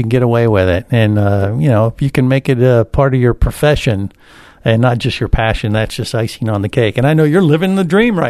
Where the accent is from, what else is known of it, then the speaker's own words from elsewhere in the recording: Wichita, Kansas, United States; accent: Wichita; And my thick Wichitan accent throws him as well.